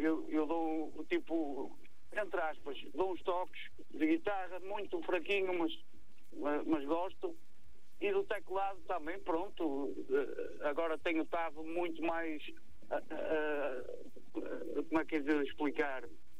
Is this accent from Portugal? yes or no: yes; Porto, Norte, Portugal; Do norte, da cidade do Porto.